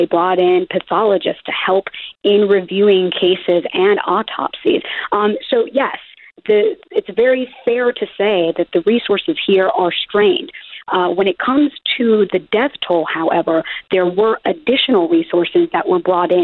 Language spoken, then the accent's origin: English; Corozal, Puerto Rico; in areas like Quebradillas, in Corozal, my hometown, in the interior.